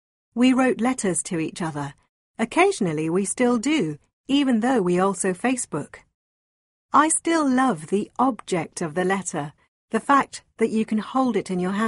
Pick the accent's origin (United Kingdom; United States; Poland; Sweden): United Kingdom; the extraordinary impact Kolkata had on me as a young girl born and brought up in Britain, with an Indian father and an English mother.